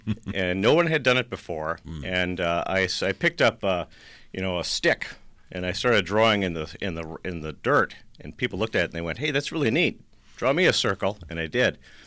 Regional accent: Racine, Wisconsin, United States; also born or lived in New York City; I grew up in Racine, and I moved away for college and went to Whitewater, and from there eventually migrated out to the East Coast and lived in New York City for 15 or so years.

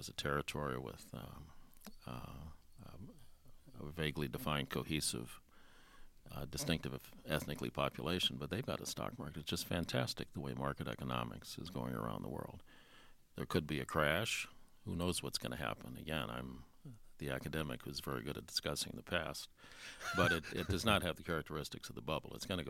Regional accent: United States; And as an American in South Korea, as in Britain, you are clearly a friend of that population.

